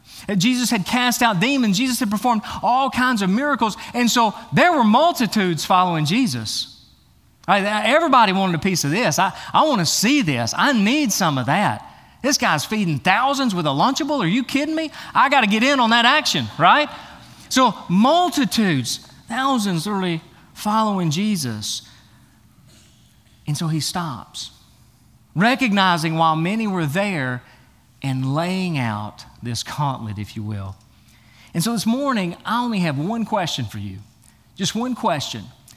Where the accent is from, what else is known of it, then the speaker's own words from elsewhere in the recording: Tennessee, United States; But I'm from Tennessee.